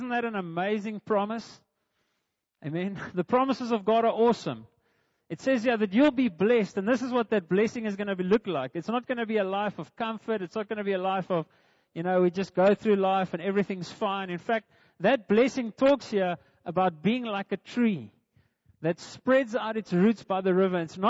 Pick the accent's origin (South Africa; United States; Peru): South Africa; I think life is uncertain as a South African for that matter.